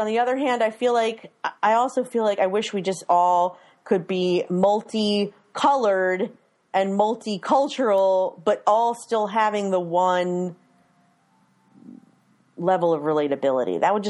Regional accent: Maryland, United States; now in Philadelphia, United States; because I grew up in Maryland and now I live near Philly, that I have a few weird things that I say.

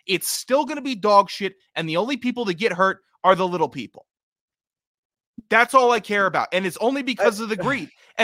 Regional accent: Mid-Atlantic, United States; It's not me. I'm from the Mid-Atlantic region. We have no accent.

